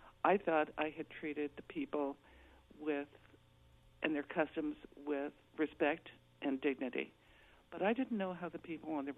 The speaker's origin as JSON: {"language": "English", "region": "Arizona", "country": "United States", "tie": "born or raised there", "said": "I grew up in Cochise County, but we didn't learn anything about the people who had lived in the desert before we got there."}